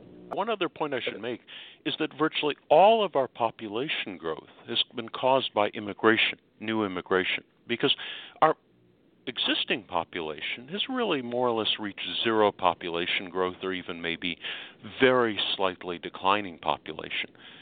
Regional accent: Los Angeles, California, United States; our population is 150% larger than it was when I was a child growing up in Los Angeles.

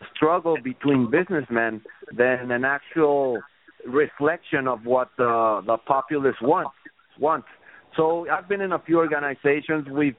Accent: Guadalajara, Jalisco, Mexico; all of them who visited my hometown Guadalajara, and there we tried to spark we tried to light up the spark of different movements that were kind of going stale in Mexico

